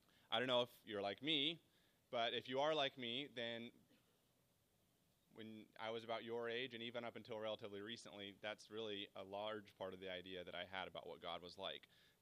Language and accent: English; Wichita, Kansas, United States; now in Kansas City, United States; I'm from Kansas City, originally from Wichita